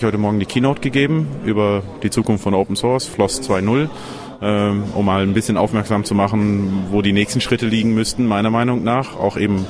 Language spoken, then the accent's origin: German; Netherlands; German is a second language; Die holländische Regierung, ich bin ja Holländer